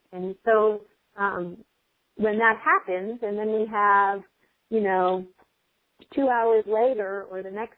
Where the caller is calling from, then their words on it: Austin, Texas, United States; I'm calling from Austin, Texas.